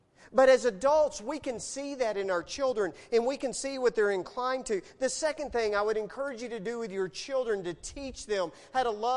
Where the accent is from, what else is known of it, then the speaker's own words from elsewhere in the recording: Texas, United States; I grew up in West Texas. I'm a Cowboy fan.